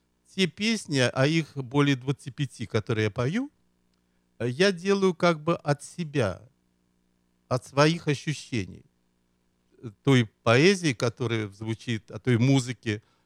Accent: Moscow, Russia; born there; сказать, что я родился в Москве.

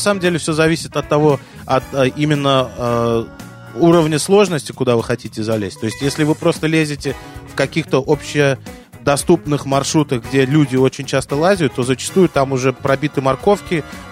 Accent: Uzbekistan; Дело в том, что я из Узбекистана, и у нас в Узбекистане очень такая национальная обувь – резиновые галоши.

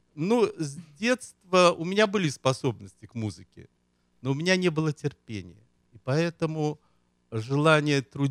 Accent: Moscow, Russia; born there; сказать, что я родился в Москве.

